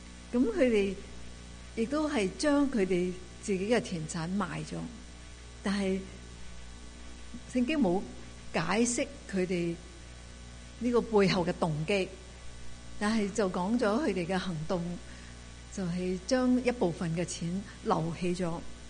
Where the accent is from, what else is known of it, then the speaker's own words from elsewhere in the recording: China; 所以咧，我哋中国人都有咁讲嘅：人在做，神在看。